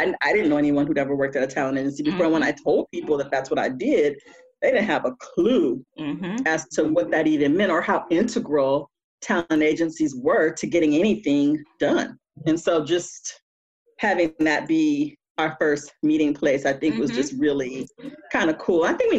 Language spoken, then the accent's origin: English; Compton, California, United States; I grew up in Compton. I went to Grambling.